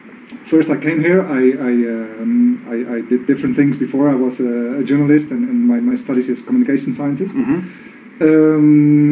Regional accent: Netherlands; English is a second language; now in Bogota, Colorado, United States; I'm from Holland. It's like the very cold winters there.

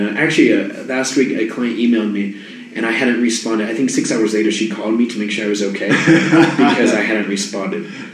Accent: United States; kind of what I was brought up with in the United States.

